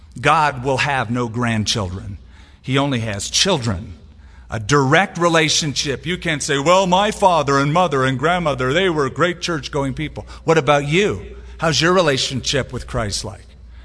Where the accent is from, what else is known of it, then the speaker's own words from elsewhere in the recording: California, United States; I grew up in Southern California. That's my frame of reference.